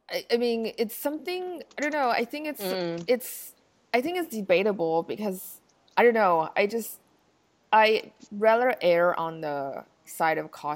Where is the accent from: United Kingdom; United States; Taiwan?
Taiwan; I grew up in Taiwan. We didn't celebrate Christmas at all.